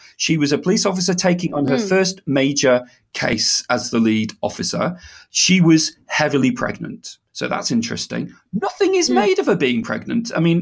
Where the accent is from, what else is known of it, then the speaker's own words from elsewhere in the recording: Beirut, Beirut Governorate, Lebanon; Well, I was brought up in Beirut, and nothing is ever made of that.